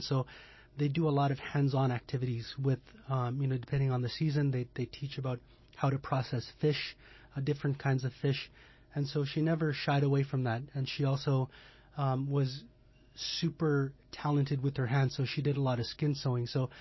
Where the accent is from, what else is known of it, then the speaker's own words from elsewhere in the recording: Napaskiak, Alaska, United States; coming from Napaskiak, where we didn't have dance until I was in probably junior high school.